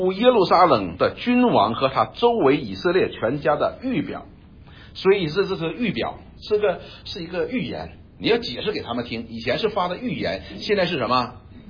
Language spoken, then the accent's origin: Chinese; China; 我们中国人都知道喝茶的时候是最放松的时候啊